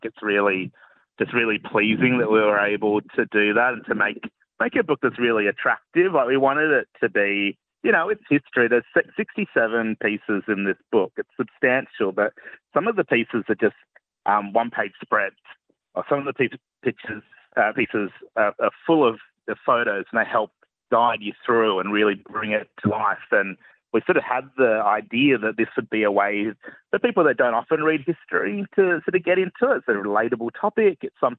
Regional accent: Melbourne, Victoria, Australia; I get to finish the year off in Melbourne, launching it in front of my hometown.

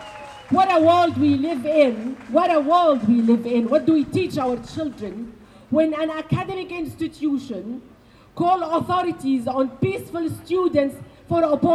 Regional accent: Gaza, Gaza Strip, Palestine; born and raised in Gaza.

